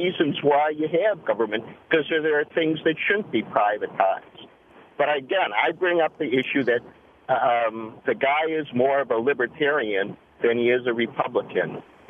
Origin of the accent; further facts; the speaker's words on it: Wisconsin, United States; I grew up here in Wisconsin, and I got where I got because I had great teachers.